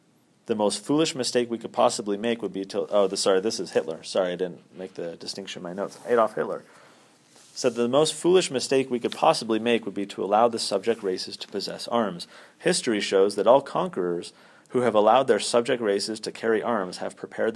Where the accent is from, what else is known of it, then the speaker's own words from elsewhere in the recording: San Diego, California, United States; I'm from San Diego, and there you're at the complete mercy of your county sheriff.